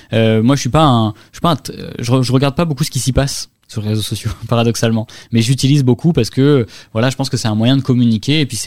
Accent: Brive-la-Gaillarde, Nouvelle-Aquitaine, France; born there; Mais oui, je suis né à Brive, écoutez, c'est comme ça

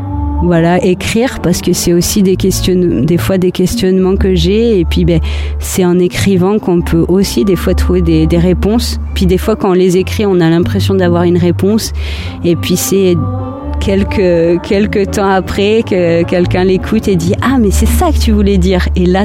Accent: Nouvelle-Aquitaine, France; je suis passée du Lot-et-Garonne au Limousin, qui sont quand même deux campagnes, mais moi, c'était la campagne où j'étais née, donc je connaissais tout le monde. Et je suis arrivée donc en Limousin, Haute-Vienne, et là, je connaissais personne.

